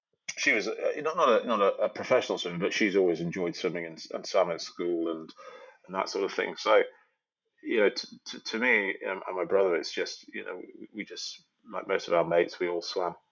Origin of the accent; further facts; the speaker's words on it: Yorkshire and the Humber, United Kingdom; I grew up in the Yorkshire Dales and, you know, we mucked around in rivers